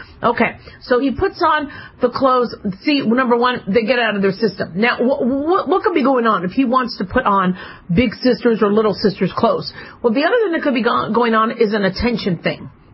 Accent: Phoenix, Arizona, United States; So I always had to have my legs covered, which was really, really kind of hard to do, you know, growing up in Phoenix, Arizona in the heat.

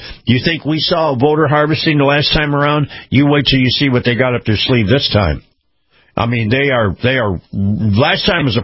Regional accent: Florida, United States; Take a look at what happened in my home state of Florida

